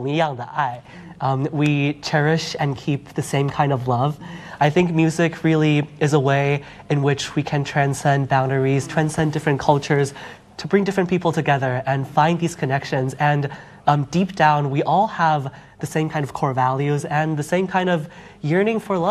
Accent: Beijing, China; moved away as an adult; I grew up in Beijing for 18 years until I went to college

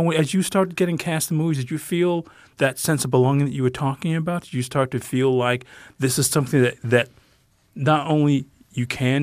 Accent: Detroit, Michigan, United States; because I grew up in Detroit, not far from Chicago.

